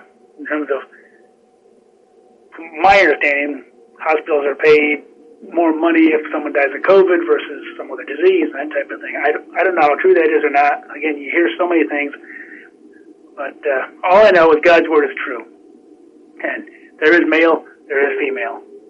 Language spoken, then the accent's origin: English; Michigan, United States; Like my governor of my home state of Michigan gets up there and throws the word science out there